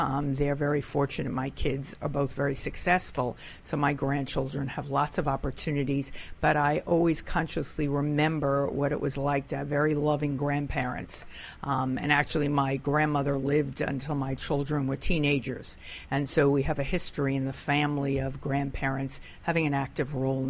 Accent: New York City, New York, United States; From New York City, the Bronx.

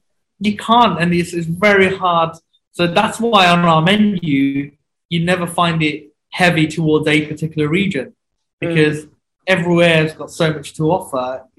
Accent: Aston, West Midlands, United Kingdom; the community that were, you know, growing up in Aston, you know, in the 90s, you know, all the other Bengali homes

